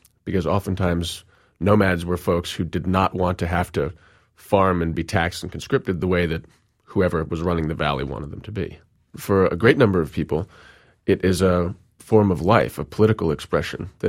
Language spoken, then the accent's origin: English; New York City, New York, United States; It's hard to imagine growing up in New York City that you would want to spend more than a month moving across the tundra with reindeer.